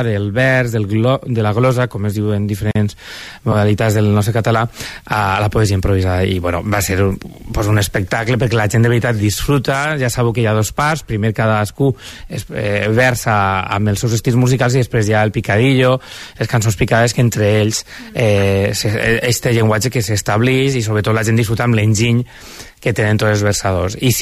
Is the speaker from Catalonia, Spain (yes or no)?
no; Valencian Community, Spain; la Generalitat Valenciana, que al cap i a la fi és la meva d'origen, perquè ja sabeu que jo soc valencià